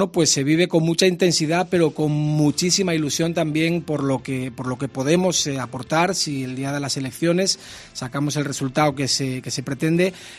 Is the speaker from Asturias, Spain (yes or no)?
yes; Oviedo, Asturias, Spain; yo soy de Oviedo de toda la vida